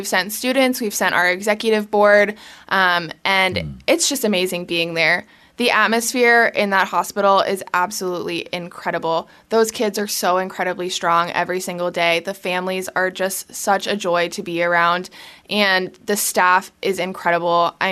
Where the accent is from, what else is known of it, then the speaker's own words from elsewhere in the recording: Boca Raton, Florida, United States; I am from Boca Raton, Florida.